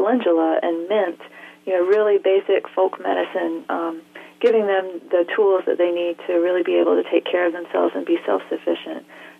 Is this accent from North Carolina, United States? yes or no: yes; Asheville, North Carolina, United States; I come from Asheville, North Carolina, which has a very strong Scotch-Irish heritage and a lot of folk medicine that seems to me to be very superstitious.